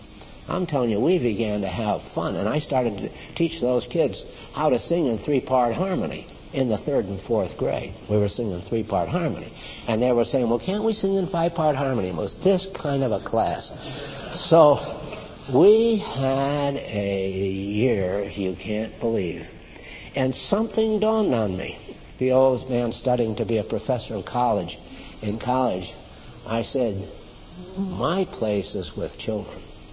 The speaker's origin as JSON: {"language": "English", "region": "Arizona", "country": "United States", "said": "And I said, \"Well, I'm from Arizona. I have a Bachelor of Arts in Education, but I also have a minor in music, and I have a year teaching high school music.\""}